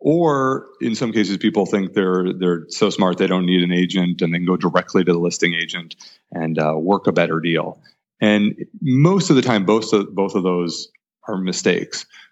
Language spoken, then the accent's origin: English; Maine, United States; when I moved back to the state I grew up in Maine